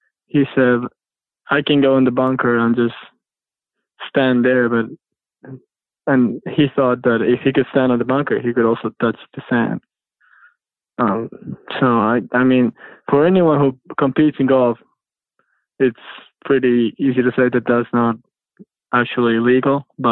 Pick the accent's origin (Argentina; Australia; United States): Argentina; Yeah, he's from my hometown as well. We're actually from the same golf club.